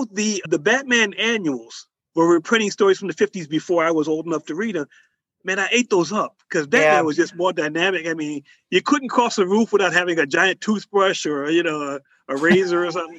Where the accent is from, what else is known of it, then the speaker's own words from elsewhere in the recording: Philadelphia, Pennsylvania, United States; also born or lived in Massachusetts / Connecticut; Originally Philadelphia.